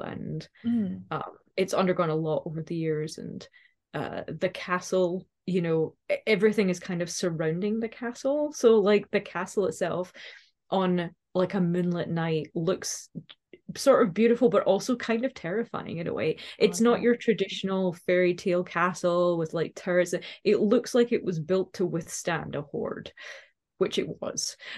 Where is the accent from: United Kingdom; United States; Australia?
United Kingdom; Scotland; now in Edinburgh, United Kingdom; I've been living here for about almost 20 years now, actually. I grew up in West Lothian, and I moved to Edinburgh when I was 17.